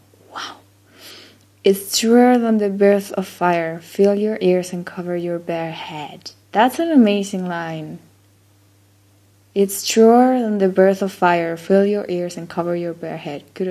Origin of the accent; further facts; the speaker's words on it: Chile; first language Spanish; English is a second language; I think my accent would be, well, I'm from Chile, but I speak Spanish. It's my first language, but I learned English when I was a child, I started learning when I was like 4 years old